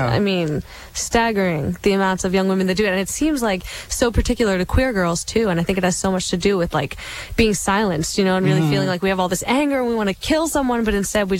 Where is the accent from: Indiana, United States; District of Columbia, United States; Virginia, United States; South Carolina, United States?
District of Columbia, United States; Washington; now in Brooklyn, United States; Originally Washington, D.C., but I've been living in New York City, Brooklyn for like 6